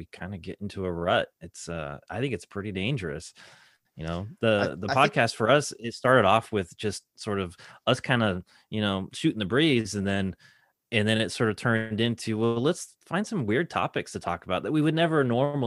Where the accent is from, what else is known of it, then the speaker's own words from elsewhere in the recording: Pacific Northwest, United States; Well, I'm from the Northwest. We don't have alligators.